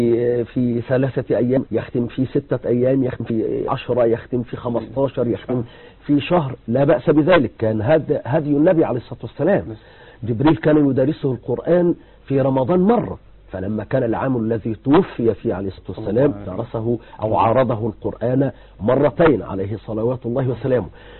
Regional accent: Egypt; الآن يجب أن تكون حريص 24 قراءة كما نقول نحن عندنا في مصر.

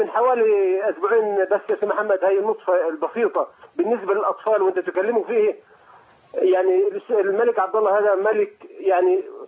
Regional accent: Egypt; now in Jordan; انا مسافر من مصر 28/11/87.

